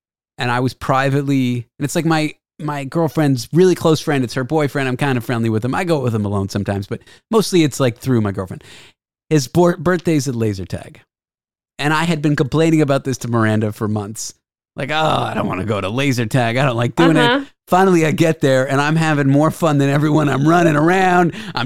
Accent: Canada; it's just a worship of capitalism holiday that we did not celebrate as Canadian Jews

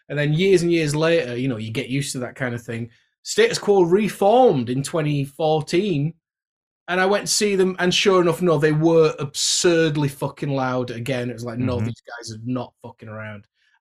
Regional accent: Methley, Yorkshire and the Humber, United Kingdom; born there; I was born in Methley, which is near Castleford, Wakefield sort of area in West Yorkshire.

